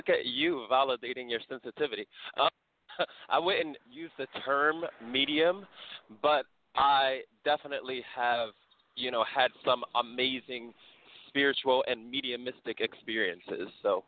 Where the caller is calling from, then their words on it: Austin, Texas, United States; I am in Austin, Texas, and it is strangely rainy yet.